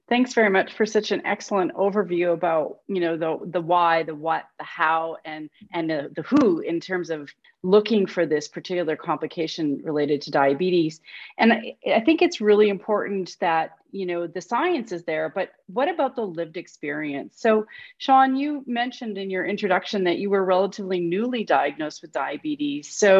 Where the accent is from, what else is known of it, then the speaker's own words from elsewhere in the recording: Canada; I'm a nurse from Canada